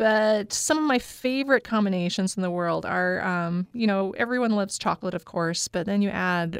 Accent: Idaho, United States; I'm from Idaho, so that's a natural.

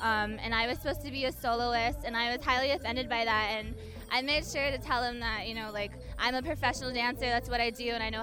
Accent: Albuquerque, New Mexico, United States; I'm from Albuquerque, New Mexico. I'm from the Ho-Chunk Nation of Wisconsin and Sandia Pueblo of New Mexico.

